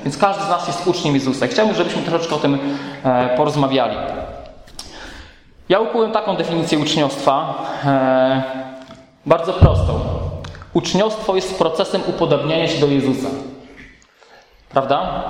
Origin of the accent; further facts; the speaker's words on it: Węgorzewo, Warmian-Masurian Voivodeship, Poland; now in Nidzica, Poland; Pochodzę z Węgorzewa, więc bardzo blisko, a obecnie mieszkam w Nizicy.